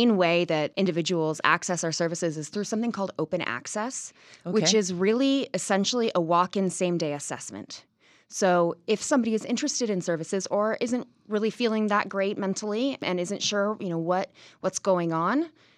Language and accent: English; California, United States; also born or lived in Scotland; Well, I grew up in Northern California, and I ended up moving to Scotland and doing my bachelor's degree in herbal medicine.